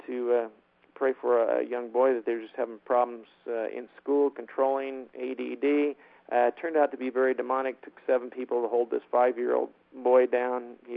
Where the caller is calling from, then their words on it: São Paulo, Brazil; We are calling in from Sao Paulo, Brazil. We're in a house up in the mountains that overlook Sao Paulo.